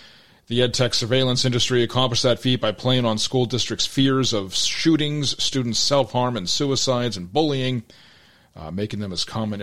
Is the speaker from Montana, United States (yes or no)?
no; San Jose, California, United States; I grew up in East San Jose. It was pretty rough sometimes.